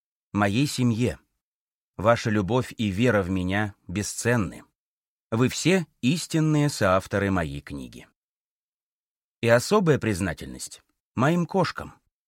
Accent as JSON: {"language": "Russian", "region": "Moscow", "country": "Russia", "tie": "born there", "said": "Я родилась в Москве. Вся моя семья — физики и математики."}